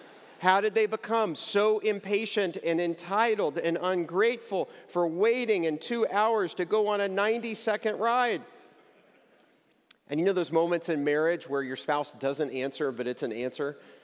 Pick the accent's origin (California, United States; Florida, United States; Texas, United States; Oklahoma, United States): Texas, United States; moved away; also born or lived in New York City; I grew up in Texas and moved to New York City